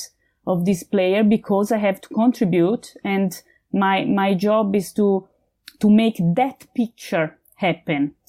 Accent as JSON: {"language": "English", "town": "Florence", "region": "Tuscany", "country": "Italy", "also_born_or_lived": "Berlin", "said": "in Berlin for a few years, but now I moved back to Florence, where my family lives. And let's say I know I'm from Florence, and I can see that is my home, Florence. But I feel that my life will fit in different towns. And I'm Italian."}